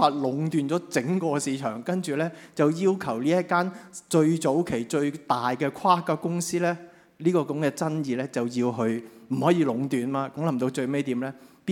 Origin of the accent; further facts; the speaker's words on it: China; 同我哋中國人有關係喎，原來